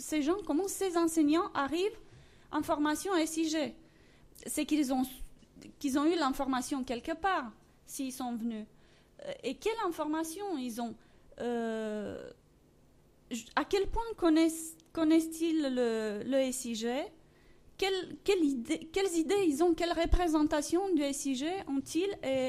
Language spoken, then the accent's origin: French; Romania; accent: Romanian; Mon accent vient de mes origines roumaines